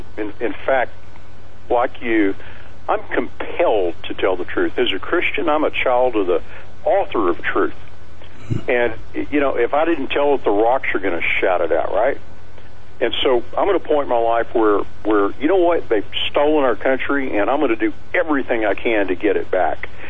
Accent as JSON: {"language": "English", "region": "Texas", "country": "United States", "said": "As a Texan, you know, we tend to be independent. We tend to be self-sufficient."}